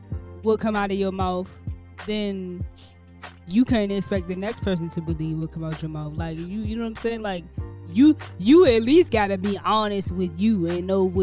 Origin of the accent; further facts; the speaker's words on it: Austin, Texas, United States; I'm fresh from Austin, Texas, man.